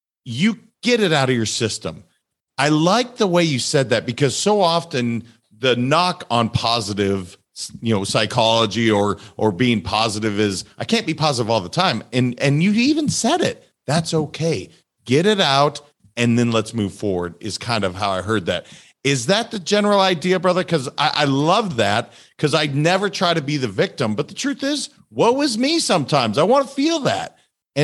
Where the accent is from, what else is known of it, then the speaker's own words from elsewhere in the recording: Montana, United States; now in Florida, United States; And I live in Florida, so I watch these trees. You're right. I grew up in Montana. I'm used to seeing big oaks and pines.